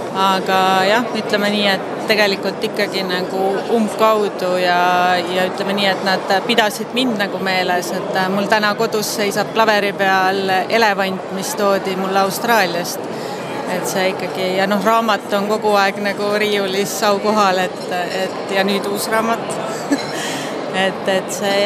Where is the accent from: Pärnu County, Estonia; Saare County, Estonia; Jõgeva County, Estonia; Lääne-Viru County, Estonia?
Saare County, Estonia; ma olen lihtsalt Saaremalt pärit ja merega niimoodi selle tõttu seotud.